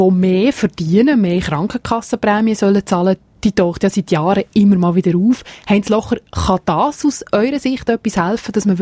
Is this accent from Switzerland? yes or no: yes; Switzerland; Also eine Franchise, wie wir sie bei uns in der Schweiz ja schon kennen.